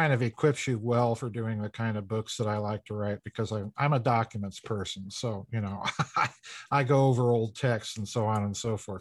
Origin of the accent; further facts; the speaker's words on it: South Dakota, United States; I like to remind people that I'm a hack from South Dakota